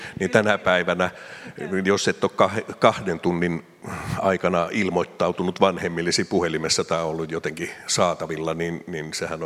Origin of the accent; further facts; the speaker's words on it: Eastern Finland, Finland; mä olen Itä-Suomesta maalta kotoisin.